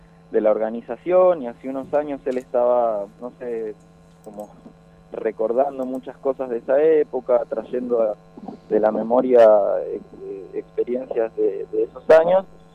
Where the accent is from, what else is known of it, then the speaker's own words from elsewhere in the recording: San Carlos de Bariloche, Río Negro, Argentina; now in La Plata, Argentina; Yo soy de Bariloche, nacido y criado, pero vivo hace varios años acá en La Plata, donde estudié en la Universidad Nacional de La Plata, y bueno, cuando me recibí decidí quedarme, así que ando por acá por La Plata, pero soy de allá de Bariloche.